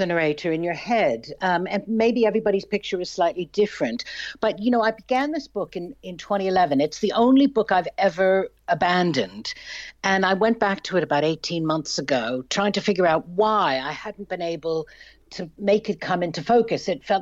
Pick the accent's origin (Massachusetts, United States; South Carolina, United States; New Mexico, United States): Massachusetts, United States; Well, I grew up just outside of Boston